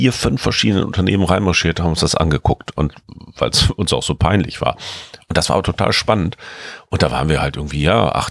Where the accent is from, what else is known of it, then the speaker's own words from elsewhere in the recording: Hanover, Lower Saxony, Germany; Ich bin ja in Hannover zur Schule gegangen